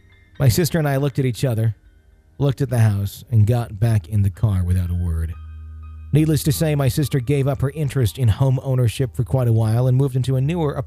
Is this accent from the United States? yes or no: yes; California, United States